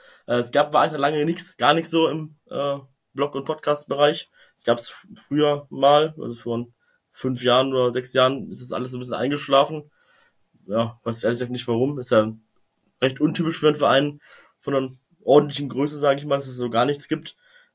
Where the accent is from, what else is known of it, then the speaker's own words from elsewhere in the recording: Braunschweig, Lower Saxony, Germany; ich bin zwar nicht in Braunschweig aufgewachsen, aber in Braunschweig geboren und mit Okerwasser getauft. Und direkt vor dem Tor von Braunschweig aufgewachsen, also hier ist alles blau-gelb.